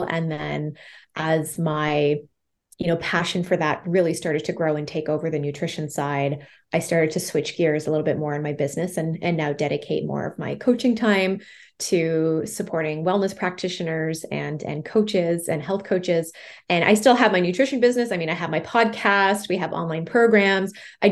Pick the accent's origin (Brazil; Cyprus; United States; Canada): Canada; And I actually went to University of Toronto. I am from Canada. I went to University of Toronto to initially become a teacher.